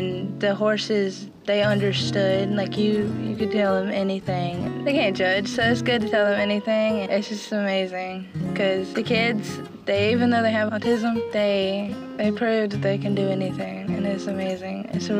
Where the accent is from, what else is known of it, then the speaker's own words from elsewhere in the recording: Anderson, South Carolina, United States; Let's see, I graduated from Westside High School. I grew up in Anderson my whole life. I recently moved to Honey and Patton, so I'm living up there.